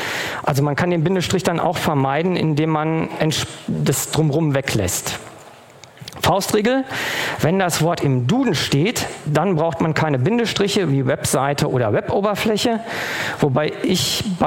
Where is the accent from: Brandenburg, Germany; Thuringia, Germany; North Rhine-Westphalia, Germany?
North Rhine-Westphalia, Germany; Ich komme aus dem Ruhrgebiet und da kennen wir nur den Dativ.